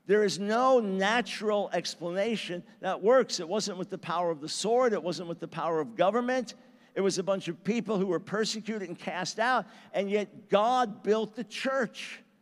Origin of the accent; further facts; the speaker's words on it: New York, United States; I was born in New York City, raised on Long Island. I love that environment, the large Jewish population, and just the intensity of city life.